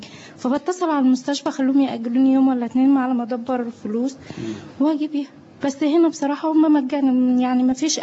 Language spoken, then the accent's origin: Arabic; Tanta, Gharbia, Egypt; احنا من طنطا ارياف يعني